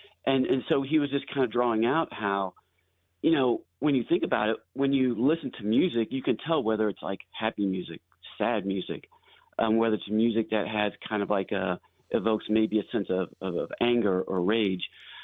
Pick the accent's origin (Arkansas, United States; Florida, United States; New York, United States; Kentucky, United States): Kentucky, United States; I grew up in Kentucky, so I'm a country guy.